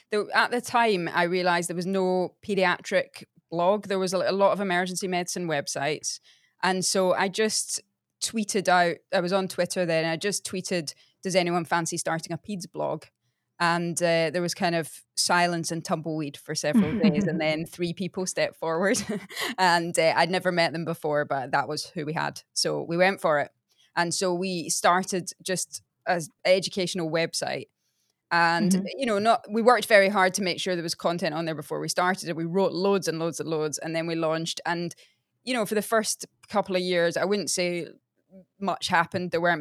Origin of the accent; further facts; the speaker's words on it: Australia; Well, I'm actually Australian as well, so it reminds me to hot summers in Sydney.